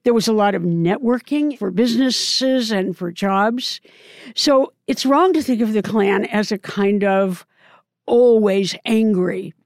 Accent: Oregon, United States; And for example, Oregon, which happens to be my home state

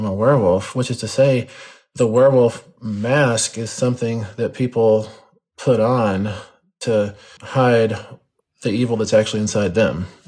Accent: Texas, United States; However, growing up in West Texas without any shade, I knew that being a vampire would be a very short-lived prospect because I would get fried instantly.

